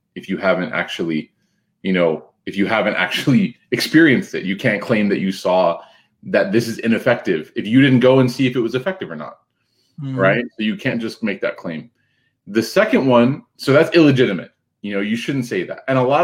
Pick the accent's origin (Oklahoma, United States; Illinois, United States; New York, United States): Illinois, United States; Chicago; I'm a product of a lot of those sessions as a youngster, you know, growing up in Chicago, it snows in our backyard.